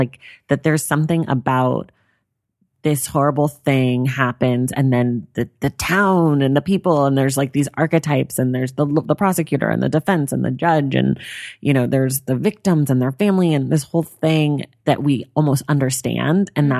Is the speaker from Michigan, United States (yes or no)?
no; California, United States; I'm from Northern California. So it was in Northern California.